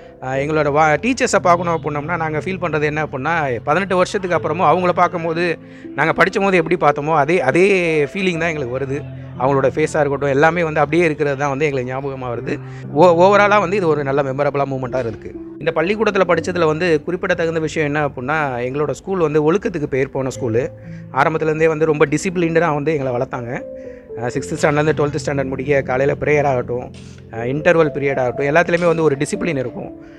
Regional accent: Pudukkottai, Tamil Nadu, India; நான் புதுக்கோட்டை மாவட்டத்தை சேர்ந்தவன் தான்.

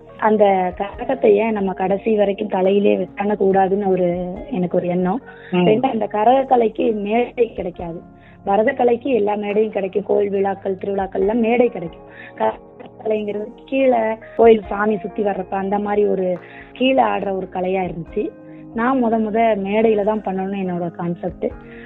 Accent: Thiruthuraipoondi, Tamil Nadu, India; பரதநாட்டியம் கற்றுக்கிட்டது வந்து என் சொந்த ஊர் வந்து திருத்துறைப்பூண்டி.

